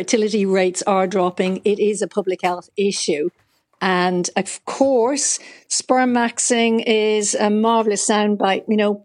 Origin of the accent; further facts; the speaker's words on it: Ireland; So, as an Irish population, supplementing with vitamin D.